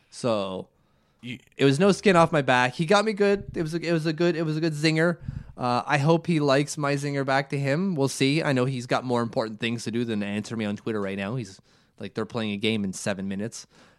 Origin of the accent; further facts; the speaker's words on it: Ottawa, Ontario, Canada; we come from Ottawa, the same place, please.